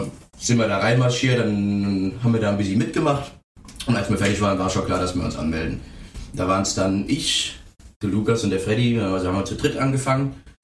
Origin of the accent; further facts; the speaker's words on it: Niederau, Saxony, Germany; Nee, wir kommen hier aus Niederau. Wir zwei wohnen tatsächlich nicht in Eichen.